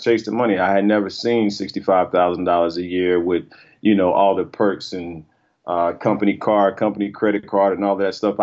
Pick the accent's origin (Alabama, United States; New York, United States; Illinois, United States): Alabama, United States; Skipperville; now in Los Angeles, United States; I'm a dude from Skipperville, Alabama, that's currently living in Los Angeles, man, pursuing this thing called a dream.